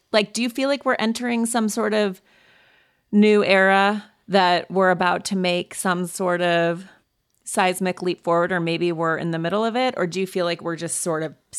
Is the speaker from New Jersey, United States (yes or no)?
no; Montana, United States; I grew up in Montana.